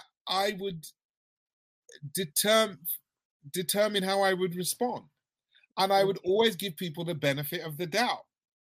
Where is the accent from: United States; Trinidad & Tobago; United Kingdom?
United Kingdom; Notting Hill Gate, London; I'm from Notting Hill Gate in London.